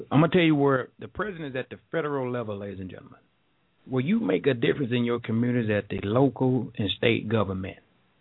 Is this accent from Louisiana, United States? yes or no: no; Mississippi, United States; I was born and raised in Mississippi.